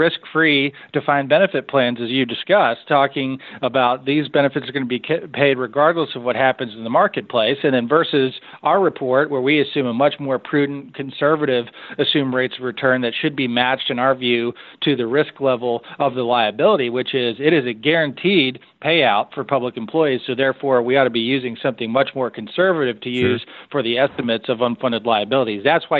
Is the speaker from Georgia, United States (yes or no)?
no; Michigan, United States; But my home state of Michigan moved to much more of a 401k private sector model last last year for its teachers plan